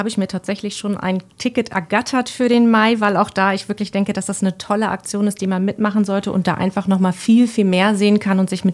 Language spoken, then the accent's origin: German; Bremen, Germany; so wir Bremer, wir nehmen viele Sachen gar nicht mehr so richtig wahr